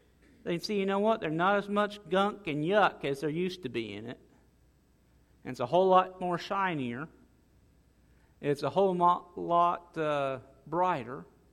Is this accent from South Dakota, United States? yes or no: yes; South Dakota, United States; now in Pearl, United States; Most of you know, I grew up in South Dakota. That's still where my mom, brother, and sister are.